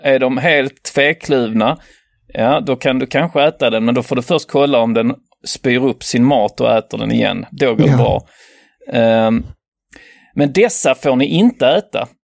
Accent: Norway; Jag är norsk, ja, precis.

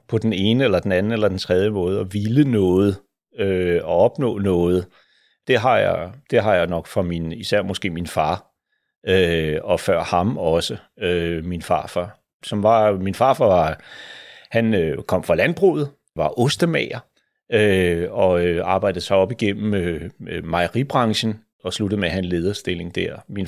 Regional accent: Lyngby, Capital Region of Denmark, Denmark; Og jeg er vokset op ude i Lyngby, ved Lyngbysø og Bagsværsø, forholdsvis beskyttet miljø.

